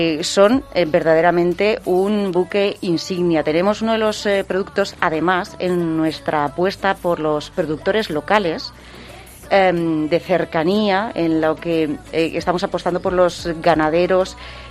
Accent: Albacete, Castilla-La Mancha, Spain; somos de aquí, que somos de Albacete

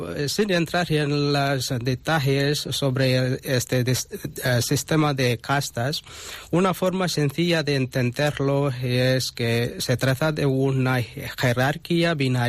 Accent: Tamil Nadu, India; Spanish is a second language; de la India, de la provincia de Tamil Nadu.

